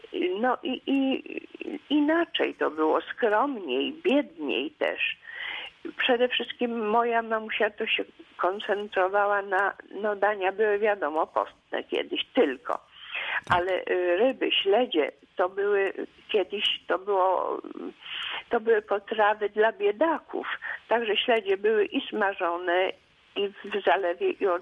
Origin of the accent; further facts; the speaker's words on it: Lublin Voivodeship, Poland; moved away; pochodzę z Lubelszczyzny, później przyjechaliśmy tutaj na zachód, ale w Karkonosze, blisko Świeradowa Zdroju, na wsi mieszkaliśmy.